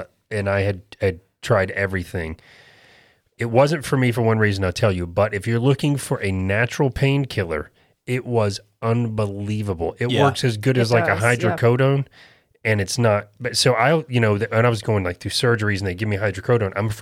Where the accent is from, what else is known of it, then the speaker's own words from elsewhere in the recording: Apopka, Florida, United States; I'm from Apopka. I love it.